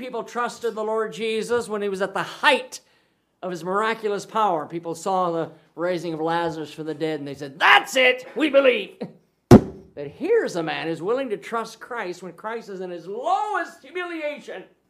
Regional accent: West Bend, Wisconsin, United States; And all the years growing up, I grew up in West Bend, Wisconsin.

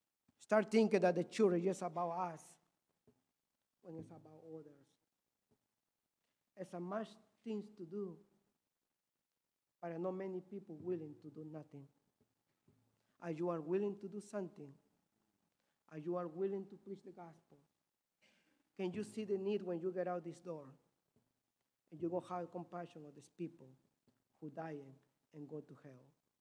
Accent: Peru; English is a second language; when I grew up in Peru, we knew a man

